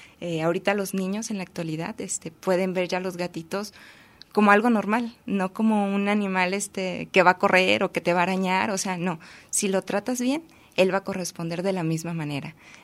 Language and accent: Spanish; Magdalena, Jalisco, Mexico; soy de Magdalena, Jalisco, de hecho, soy de un pueblo que se llama Magdalena, Jalisco. Allá crecí, allá me crié